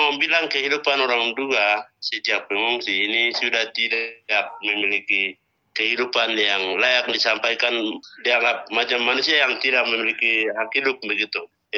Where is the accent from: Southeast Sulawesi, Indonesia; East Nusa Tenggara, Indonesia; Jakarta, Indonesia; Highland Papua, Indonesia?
Highland Papua, Indonesia; Nduga; Saya dari Nduga.